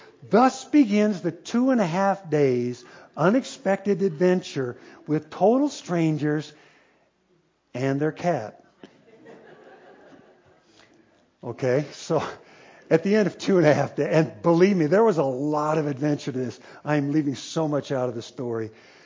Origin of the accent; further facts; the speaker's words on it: San Diego, California, United States; Now, we're from San Diego. We've never seen the snow actually fall from the sky.